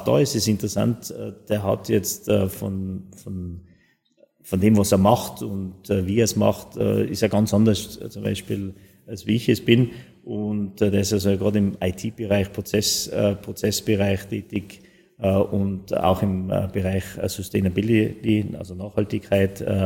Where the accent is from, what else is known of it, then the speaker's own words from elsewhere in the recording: Tyrol, Austria; als Tiroler muss man mehr reisen, damit man sieht, wie schön das eigene Land ist.